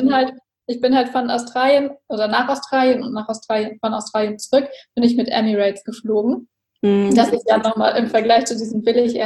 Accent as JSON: {"language": "German", "region": "Hamburg", "country": "Germany", "said": "Also ich komme aus der Nähe von Hamburg."}